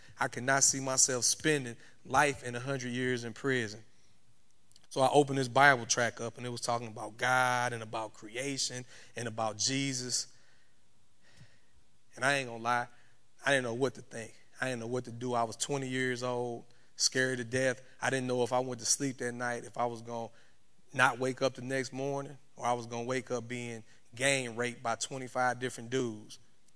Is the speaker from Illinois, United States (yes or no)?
yes; East St. Louis, Illinois, United States; Growing up in East St. Louis, Illinois, I know it may sound like I'm a little farther south than that, but from East St. Louis, Illinois, all I grew up knowing was gangs, drugs, fights, stabbings, robberies